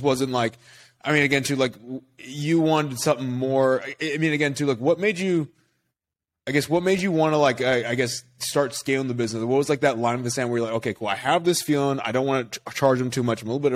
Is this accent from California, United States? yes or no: yes; Sacramento, California, United States; Even though I'm from Sacramento too?